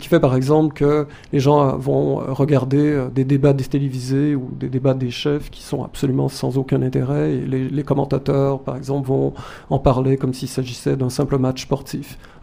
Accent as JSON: {"language": "French", "region": "Quebec", "country": "Canada", "said": "C'est peut-être vrai dans certaines régions du Québec, mais moi je viens de la Beauce par exemple"}